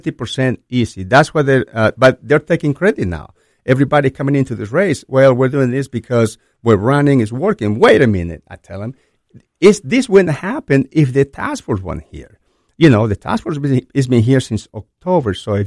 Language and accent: English; Lima, Peru; English is a second language; moved away as an adult; now in United States; I came from Lima, Peru at the age of 20, seeking the American dream. I loved America.